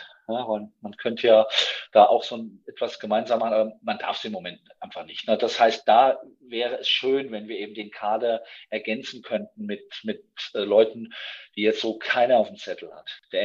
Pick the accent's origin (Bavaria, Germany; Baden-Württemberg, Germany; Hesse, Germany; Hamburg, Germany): Hesse, Germany; Frankfurt; Und ich bin ja aus Frankfurt.